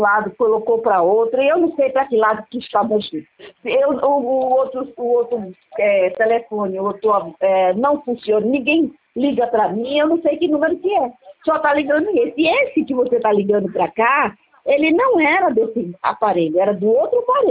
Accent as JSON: {"language": "Portuguese", "region": "Pernambuco", "country": "Brazil", "tie": "born or raised there", "also_born_or_lived": "São Paulo", "said": "sou daqui de Pernambuco, nasci aqui, mas morei 30 anos, 30 e poucos anos em São Paulo, né?"}